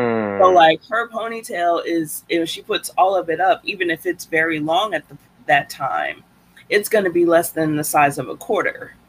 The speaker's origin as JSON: {"language": "English", "region": "Midwest", "country": "United States", "tie": "born or raised there", "also_born_or_lived": "Florida", "said": "So I was Midwest for the first 10 years. The second, I guess, 8 to 10 years, I was in Florida."}